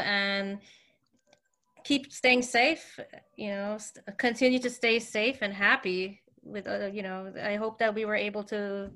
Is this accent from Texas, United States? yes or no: no; Queens, New York, United States; Yeah. And we're all from Queens, so.